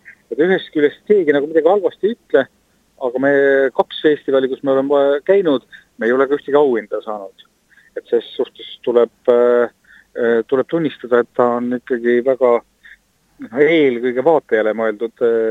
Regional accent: Saare County, Estonia; mina soome keelt väga ei räägi, kuna ma olen saarlane, siis ma rääkisin tema ka inglise keeles

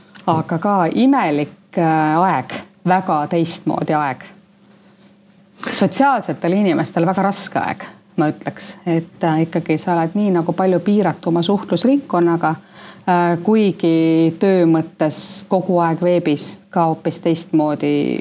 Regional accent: Saare County, Estonia; ma olen Saaremalt pärit.

